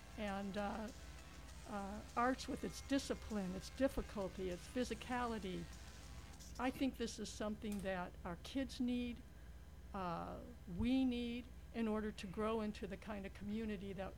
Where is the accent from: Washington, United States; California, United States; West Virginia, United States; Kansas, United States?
California, United States; Los Angeles; I come from Los Angeles, where I had an art career there, where I worked with a lot of underserved communities.